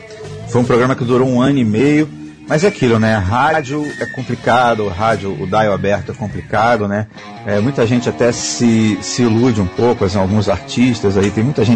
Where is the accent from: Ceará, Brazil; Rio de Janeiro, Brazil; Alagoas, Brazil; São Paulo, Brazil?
Rio de Janeiro, Brazil; eu sou do Brasil. Aí ele, ah, legal, legal. Ele, de onde tu é do Brasil? Do Rio de Janeiro.